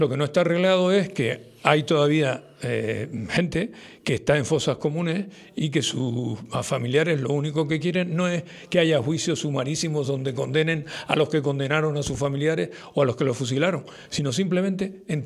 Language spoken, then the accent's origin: Spanish; Spain; Es decir, somos españoles.